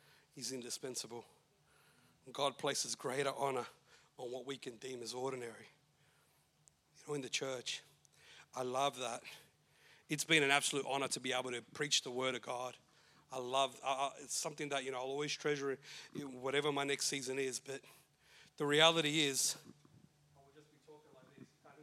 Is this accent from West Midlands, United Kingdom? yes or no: no; Maidstone, South East England, United Kingdom; We were, you know, recently took the kids where we grew up in Maidstone.